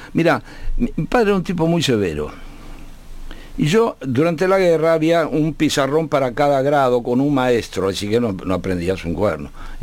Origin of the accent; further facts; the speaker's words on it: Buenos Aires, Argentina; yo soy del barrio de Retiro.